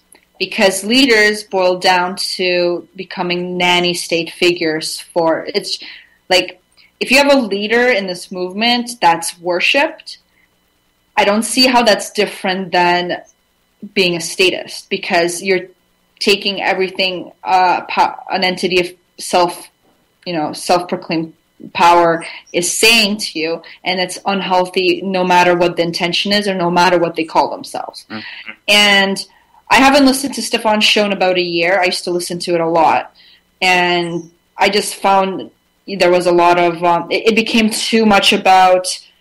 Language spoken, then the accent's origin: English; Russia; now in Canada; I'm glad I grew up in Russia, because at least their kids had like the freedom to roam free, and I grew up on a farm, so that's nice. And I mean, I moved to kind of a suburb of Toronto